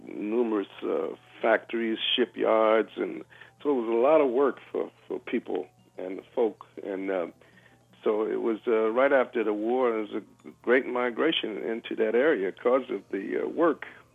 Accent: Chester, Pennsylvania, United States; and I grew up in the Philadelphia area, place outside of Philly, a satellite of Philadelphia, Chester.

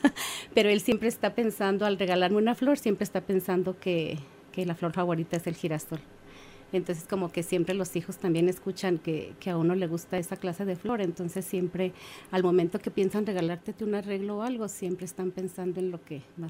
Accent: Guadalajara, Jalisco, Mexico; de hijo de una amiga mía de Guadalajara, yo soy de Guadalajara

